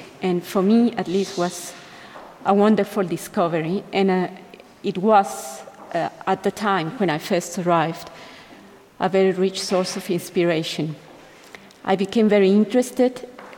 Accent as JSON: {"language": "English", "country": "Mexico", "also_born_or_lived": "Europe", "said": "I come from Mexico and that I have lived in Europe for half of my life."}